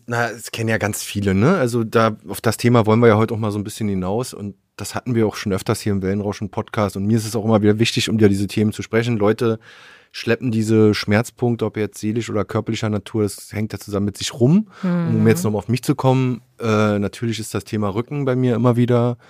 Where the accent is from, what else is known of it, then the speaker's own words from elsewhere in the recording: Berlin, Germany; als Berliner, als gebürtiger Berliner